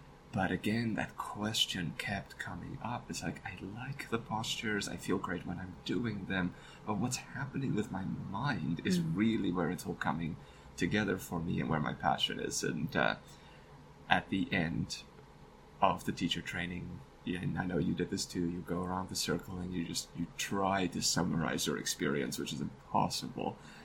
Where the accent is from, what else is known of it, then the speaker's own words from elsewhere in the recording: South Africa; But I was born in South Africa, pre-end of apartheid South Africa. And that, you know, that has an impact on a person. But the majority of my life, I lived in post-apartheid South Africa.